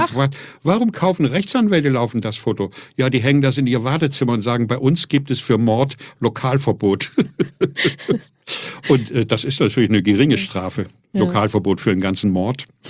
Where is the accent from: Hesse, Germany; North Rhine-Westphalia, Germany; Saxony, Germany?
Hesse, Germany; Fulda; moved away as an adult; now in Hamburg, Germany; Ich komme gerade aus Fulda, gerade mal 20 Jahre alt. Bin wegen der Musik auf St. Pauli gelandet